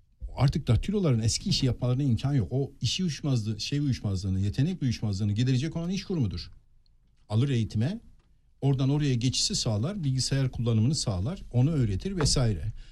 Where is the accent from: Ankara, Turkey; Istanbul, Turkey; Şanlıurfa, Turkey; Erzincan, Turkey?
Şanlıurfa, Turkey; Ben Urfalıyım.